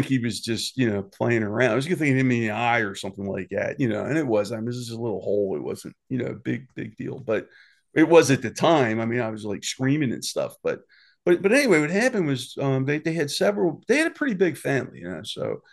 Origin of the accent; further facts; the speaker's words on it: Philadelphia, Pennsylvania, United States; But so anyway, I grew up in South Philly. I went to St. Monica's Elementary School. And after elementary school, I went to Bishop Newman High School.